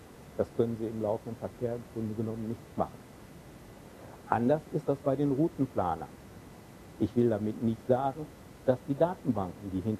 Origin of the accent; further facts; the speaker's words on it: Bielefeld, North Rhine-Westphalia, Germany; In Bielefeld ist ja, wo ich herkomme, das ist ja so eine Stadt, die so ein bisschen rundlich ist, von der Größe her durchaus mit München vergleichbar, nur nicht von der Einwohnerzahl her, also ein paar weniger.